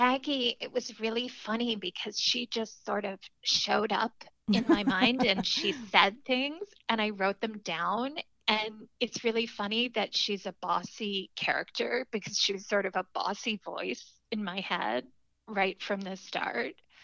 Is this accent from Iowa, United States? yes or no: no; Midland, Michigan, United States; Well, I grew up in Midland, Michigan, and my family always went on vacation in the summers and skiing in the winters in northern Michigan.